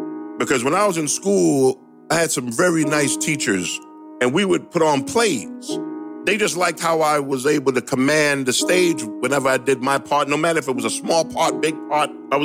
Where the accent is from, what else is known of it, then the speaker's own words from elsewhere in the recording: New York, United States; born there; By the time I was born in New York, Martin Luther King was just assassinated a month early.